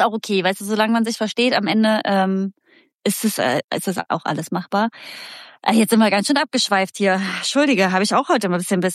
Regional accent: Hesse, Germany; aber ich als Hessin

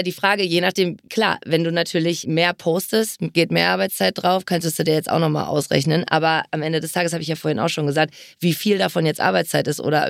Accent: Berlin, Germany; Also meine Mama ist aus Ost-Berlin. Ich bin auch gebürtig aus Berlin.

